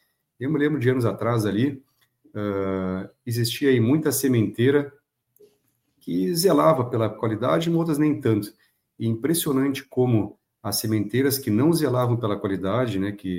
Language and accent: Portuguese; Rio Grande do Sul, Brazil; moved away as an adult; now in Cristalina, Brazil; Marcelo, eu sou natural do Rio Grande do Sul, né